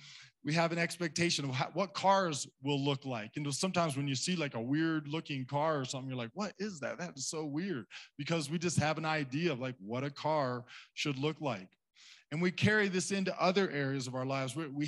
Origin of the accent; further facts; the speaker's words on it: Cedarville, United States; She still lives in the hometown where we grew up in Cedarville.